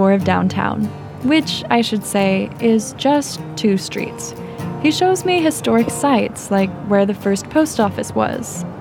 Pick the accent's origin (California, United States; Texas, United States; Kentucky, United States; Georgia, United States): California, United States; El Sobrante; I've done this exact trip hundreds of times, because this is my hometown. Never heard of El Sobrante? You aren't alone. Most of my friends in the Bay Area haven't heard of it, and even fewer have been there.